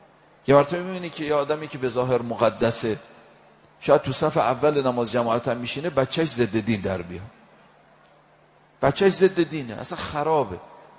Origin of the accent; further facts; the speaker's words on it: Isfahan, Iran; آقا ما از اصفهان اومدیم اینجا بتونیم نورانیت بیشتری کسب بکنیم